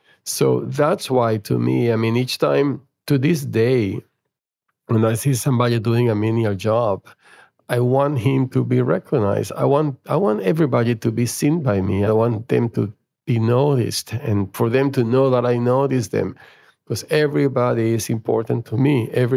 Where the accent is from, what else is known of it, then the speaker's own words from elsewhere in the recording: Venezuela; From my home country, Venezuela, there are many people leaving the country for all sorts of reasons.